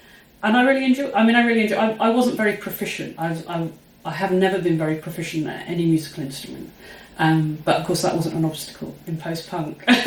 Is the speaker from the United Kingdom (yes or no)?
yes; Luton, East of England, United Kingdom; as a teenager growing up in Luton, Bedfordshire, you know, about 35 miles north of London